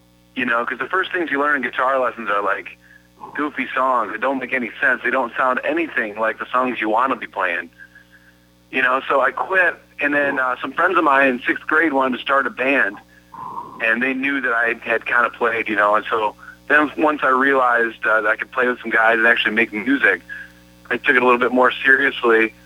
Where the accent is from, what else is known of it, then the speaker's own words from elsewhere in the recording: Wayland, Michigan, United States; that's why we named the band … That's named after my hometown.